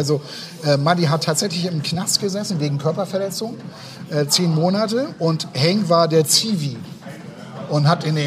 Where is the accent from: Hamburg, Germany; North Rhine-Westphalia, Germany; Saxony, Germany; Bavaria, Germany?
Hamburg, Germany; Ich bin in Hamburg aufgewachsen.